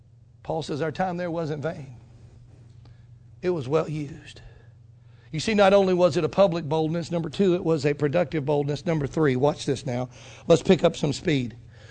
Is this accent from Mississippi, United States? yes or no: yes; Mississippi, United States; moved away; When I moved to the Carolinas, man, I'm from Mississippi. All we know about in Mississippi is football, baseball, and basketball.